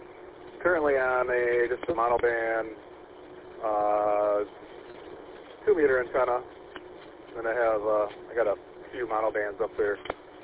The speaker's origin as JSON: {"language": "English", "town": "Grand Rapids", "region": "Michigan", "country": "United States", "said": "Negative. I'm from Grand Rapids, working over here this side of the state, over."}